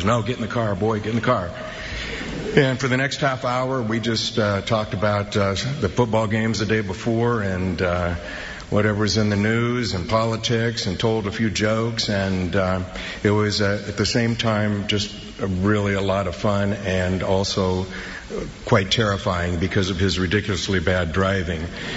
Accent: Mesa, Arizona, United States; And I'll tell you one, the first time, it was in December, and it was over in my hometown of Mesa, Arizona.

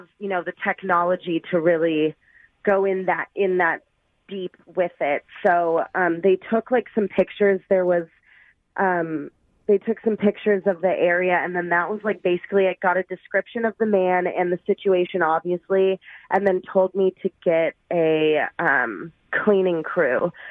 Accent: Bellevue, Washington, United States; now in Seattle, United States; So I grew up in Bellevue, yes.

